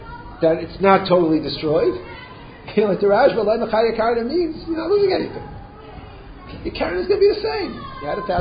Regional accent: Vineland, New Jersey, United States; I grew up in Vineland, in the farms.

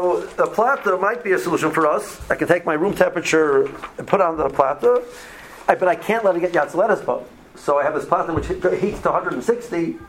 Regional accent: Cleveland, Ohio, United States; When I grew up in Cleveland, in the summer, snow started in October.

